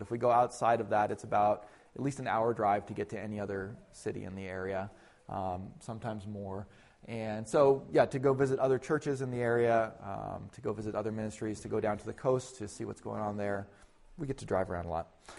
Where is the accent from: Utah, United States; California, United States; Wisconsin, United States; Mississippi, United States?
California, United States; You know, growing up in California, we get the brown season all year, and it's nice and warm